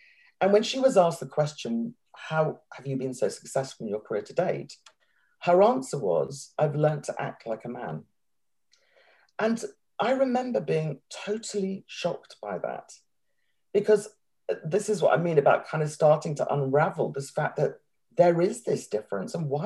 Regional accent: Hong Kong; So in some ways I was, you know, a minority because I grew up in Hong Kong.

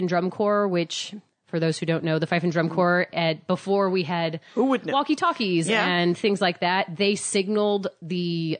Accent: St. Louis, Missouri, United States; Because I'm from St. Louis.

